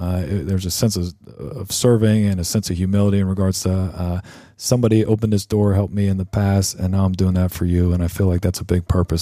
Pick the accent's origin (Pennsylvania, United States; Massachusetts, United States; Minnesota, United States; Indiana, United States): Pennsylvania, United States; Pittsburgh; I grew up in the Pittsburgh area.